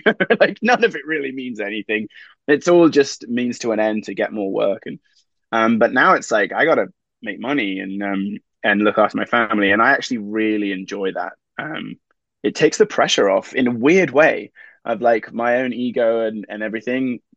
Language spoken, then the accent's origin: English; England, United Kingdom; moved away as an adult; now in Los Angeles, United States; I'm an actor from England. I moved out to America in 2010